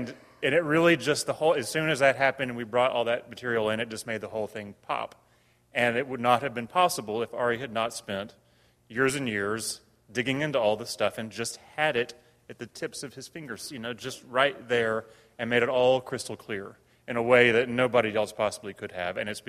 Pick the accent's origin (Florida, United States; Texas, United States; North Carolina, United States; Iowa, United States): North Carolina, United States; the kind of corruption of the democratic process in North Carolina, my home state, which I feel very passionate about.